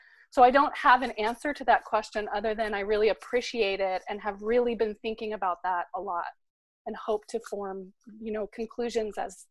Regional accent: Oklahoma, United States; also born or lived in Missouri; And so I am currently in upstate New York on my ancestral land, but I grew up in Oklahoma and Southwest Missouri.

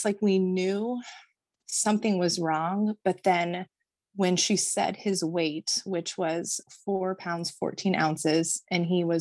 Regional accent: Vermont, United States; Like I came from Vermont. So like I'm a tree hugger, like all the way.

